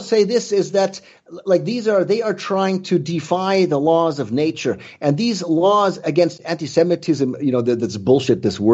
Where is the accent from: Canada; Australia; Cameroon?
Canada; now in United States; what has happened to the country that I grew up in, you know, that I came from Canada originally?